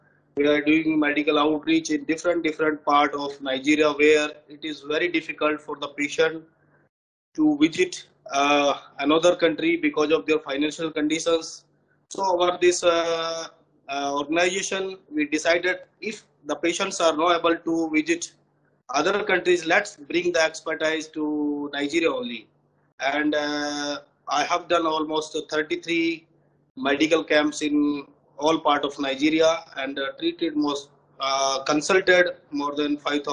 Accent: India; So I am the one from India has been selected.

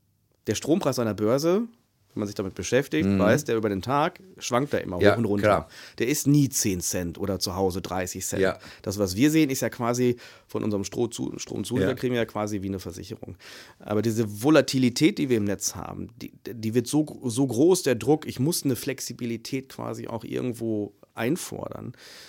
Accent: Germany; Nee, als Deutsche? Da haben wir keine Angst.

